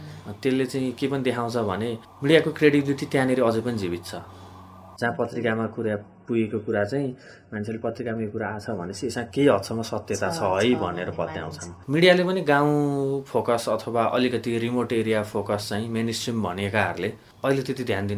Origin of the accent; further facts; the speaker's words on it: Bagmati, Nepal; म जुन गाउँबाट यहाँसम्म आइपुगेको छु, भनेपछि त्यहाँनिर अझै पनि पत्रिकाको भ्यालु बढी छ। भनेपछि मेरो जस्तो गाउँ, म यहाँबाट 70 किलोमिटरमा मेरो गाउँ पुग्छु